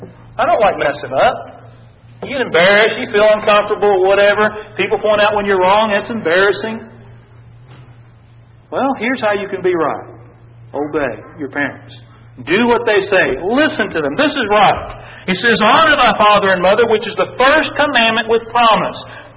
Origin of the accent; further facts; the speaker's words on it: Texas, United States; When I grew up in Texas, across the street and down the street